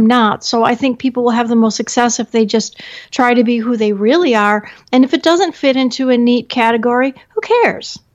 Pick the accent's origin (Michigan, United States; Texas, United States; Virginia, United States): Michigan, United States; Detroit; because, you know what, I grew up outside of Detroit.